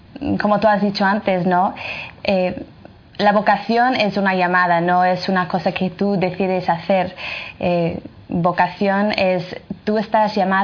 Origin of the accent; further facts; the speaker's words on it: Northern Ireland, United Kingdom; Spanish is a second language; En Irlanda, yo soy de Irlanda del Norte, sí. Así que si digo alguna palabra que no está bien, tú me corriges